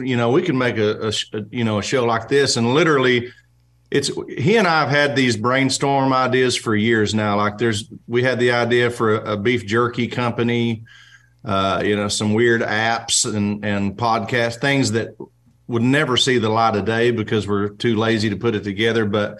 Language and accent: English; Oklahoma, United States; Nashville always just felt like where I would go to work, but it never felt like home to me. I'm just from Oklahoma, and that's just how it's always been for me.